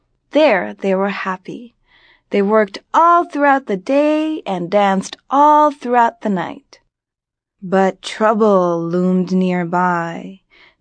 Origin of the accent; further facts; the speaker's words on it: Alexandria, Virginia, United States; also born or lived in Tokyo, Japan; I am from Bangladesh and I was born in Tokyo, Japan. I grew up in Alexandria, Virginia.